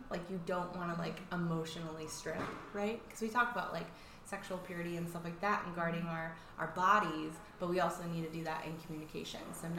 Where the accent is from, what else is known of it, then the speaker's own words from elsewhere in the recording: California, United States; moved away as an adult; I'm not from here. I'm from Northern California, so I moved here with my ex-husband and his family.